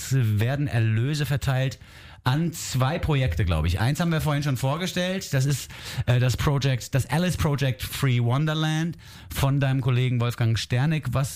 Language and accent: German; Frankfurt, Hesse, Germany; born there; Ich bin ja in Frankfurt geboren und ich kenne die hässliche Zeit.